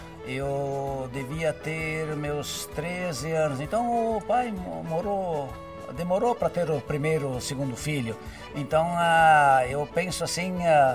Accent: Palmitos, Santa Catarina, Brazil; born there; Nasci em Palmito, Santa Catarina, sou Barriga Verde.

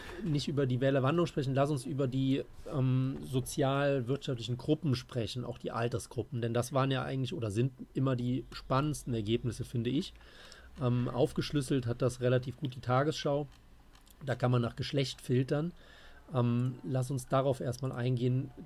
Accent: Saarland, Germany; accent: Moselle Franconian

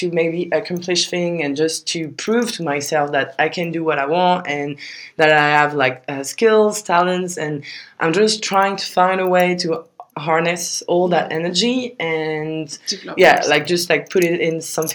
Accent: Paris, Île-de-France, France; English is a second language; I'm French. I was born in Paris. I'm 25 years old. And currently I work in Paris as a project manager for a music label.

